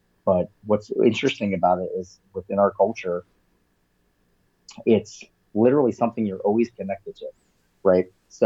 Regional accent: East Coast, United States; I personally grew up mostly on the East Coast.

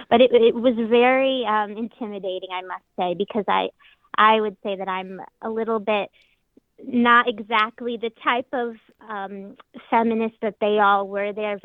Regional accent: Scranton, Pennsylvania, United States; I grew up here in Scranton, and I was around a lot of older people, and I think that's how I became an old soul.

